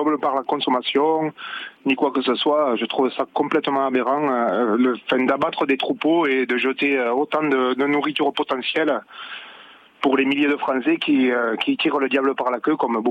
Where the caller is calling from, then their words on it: Occitanie, France; de l'Aveyron. Je suis à côté de Baraqueville.